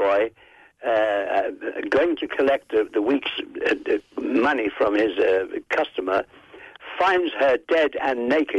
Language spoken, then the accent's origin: English; England, United Kingdom; moved away as an adult; Well, I'm an Englishman, as you may have guessed from my accent, and I came here in 1954, sent on a mission by a company, a London company I was working for